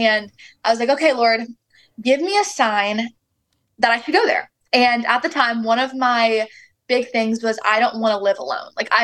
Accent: Baton Rouge, Louisiana, United States; also born or lived in Austin; now in Nashville, United States; So basically I was born and raised in Baton Rouge, and then I went to college at the University of Texas in Austin, Texas.

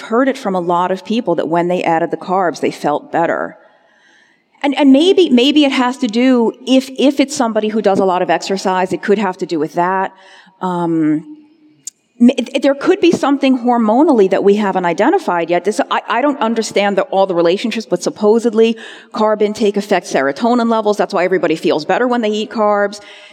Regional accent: Northern United States, United States; I'm a Yankee, I'm a Northerner, but I'm going to say bless his heart.

